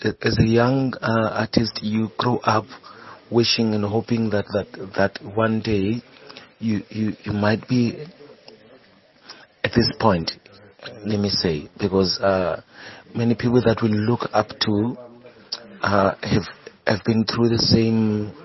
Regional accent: Khayelitsha, Western Cape, South Africa; I'm from Khayelitsha.

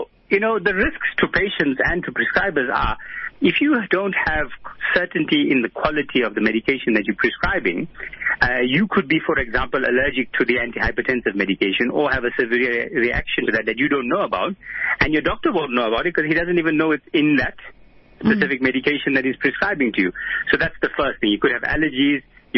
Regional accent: South Africa; So the problem you've got as a South African doctor

